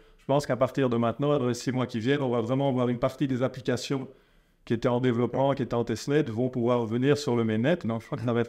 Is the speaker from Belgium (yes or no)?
yes; Belgium; j'ai dit 70 parce que je suis belge